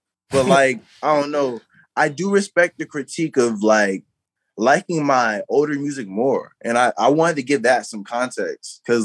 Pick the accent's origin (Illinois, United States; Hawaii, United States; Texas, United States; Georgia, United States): Georgia, United States; Atlanta; also born or lived in Florida; I was born in Florida, and I grew up in like more like metro Atlanta, like the surrounding area. Close enough I could get on the train.